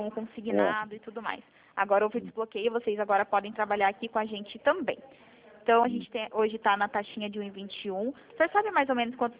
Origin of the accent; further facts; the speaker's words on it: Paraná, Brazil; Não, eu não sou de São Paulo, eu sou do Paraná.